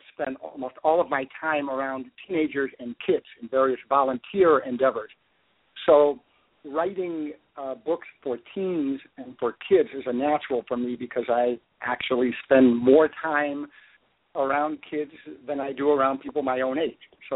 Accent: California, United States; Well, I grew up in Northern California, and I came down to Los Angeles to go to graduate school for filmmaking

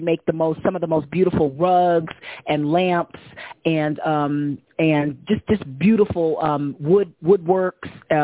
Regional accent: United States; I've never had any negative experience because of being an American

